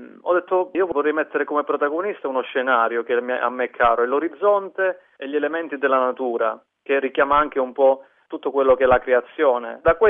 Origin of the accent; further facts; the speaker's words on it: Senise, Basilicata, Italy; Nel mio paese, Senise, in provincia di Potenza, c'è il gruppo della Medaglia Miracolosa e c'è anche il movimento di Comunione e Liberazione, che io frequento da anni.